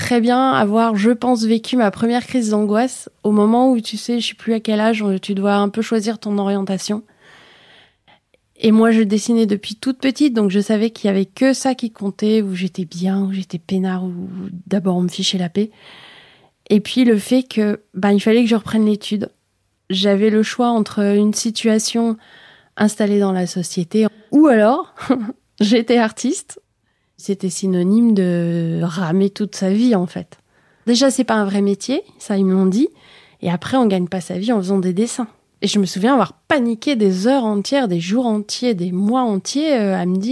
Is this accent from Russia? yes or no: no; Île-de-France, France; also born or lived in Seine-Saint-Denis; Je suis banlieusarde, c'est même pire. Je suis née dans le 9-3, j'ai grandi en Essonne, j'ai fait mes études et j'ai commencé ma vie professionnelle à Paris. Pas longtemps, hein, j'ai dû travailler 2 ans à Paris.